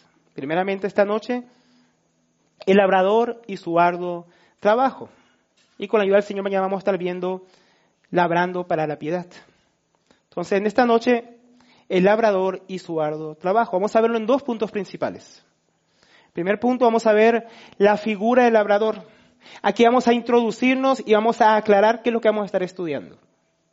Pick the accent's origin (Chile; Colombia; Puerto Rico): Colombia; Bogotá, Bogotá D.C.; Hoy la mayoría de nosotros somos citadinos, ¿no? Los que venimos de Bogotá